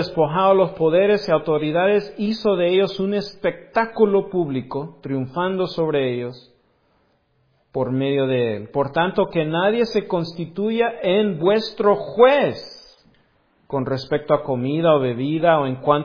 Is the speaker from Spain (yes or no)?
no; El Salvador; Bueno, no soy mexicano, soy de El Salvador, así que a mí no me pertenece nada, la verdad.